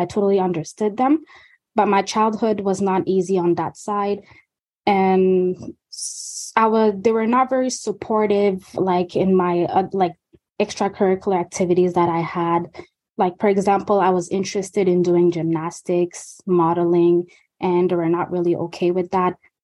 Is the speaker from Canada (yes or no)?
yes; Toronto, Ontario, Canada; also born or lived in Montreal; I was born in Montreal and raised in Toronto from Guinean parents.